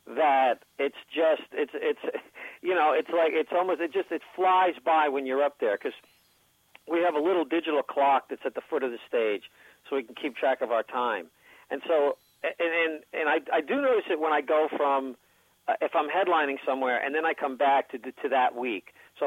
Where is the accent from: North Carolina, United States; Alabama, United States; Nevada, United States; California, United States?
Nevada, United States; Las Vegas; like the fact that I come from Vegas, that I'm, you know, I'm a Vegas act